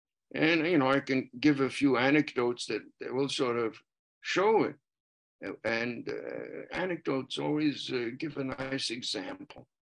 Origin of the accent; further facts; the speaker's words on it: New York City, New York, United States; Well, I grew up in New York City and most of my schooling was there to start with.